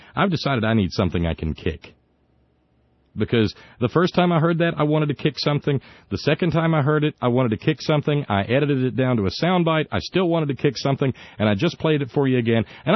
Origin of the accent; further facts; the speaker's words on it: Alabama, United States; when I was a kid growing up in Alabama, we had the little green onions that sprout up in the springtime in the backyard.